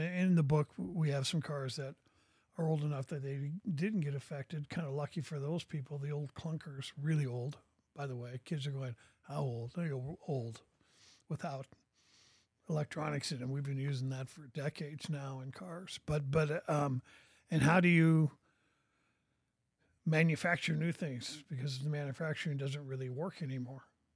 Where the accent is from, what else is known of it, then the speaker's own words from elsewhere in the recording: Portland, Oregon, United States; Yeah, I was born and raised in Oregon.